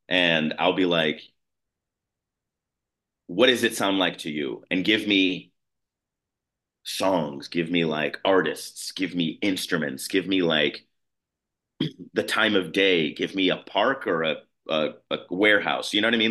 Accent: Highwood, Illinois, United States; born or raised there

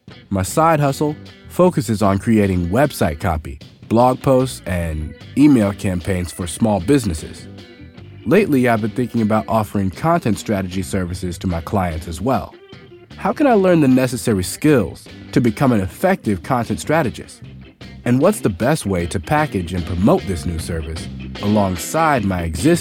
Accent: Denver, Colorado, United States; from Denver.

